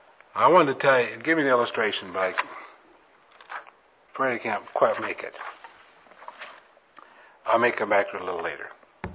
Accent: United States; And he recognized us immediately as Americans.

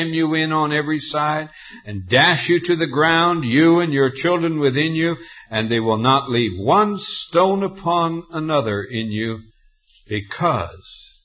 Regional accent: Montana, United States; born or raised there

